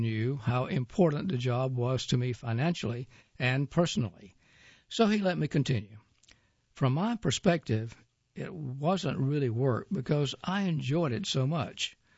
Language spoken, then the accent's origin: English; Waukesha, Wisconsin, United States; A partial answer to the mystery came from a book about the founding of my hometown, Waukesha, Wisconsin.